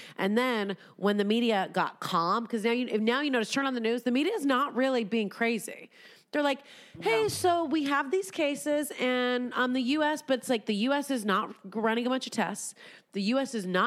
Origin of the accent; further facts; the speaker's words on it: Los Angeles, California, United States; And I grew up and lived in East LA for a few years when I was a kid.